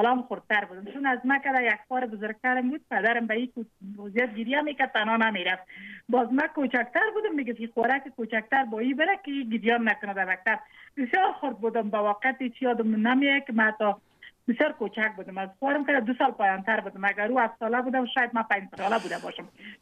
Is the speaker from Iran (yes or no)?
no; Jowzjan, Afghanistan; ما مکتب در ولایت جوزجان خواندیم، چون متولد ولایت جوزجان هستم. تحصیلات ما در امو ولایت ما به تمام رساندیم، به عروسی کردیم در ولایت لوگر